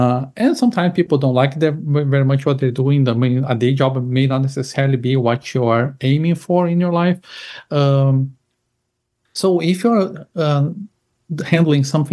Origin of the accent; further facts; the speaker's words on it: Brazil; also born or lived in Germany; now in Portugal; now, at this very moment, I'm in northern Spain, in Galicia, in a small city called Pontevedra. I'm originally from Brazil. I lived in Germany. I'm currently living in Portugal. But at this very moment, I'm in Spain.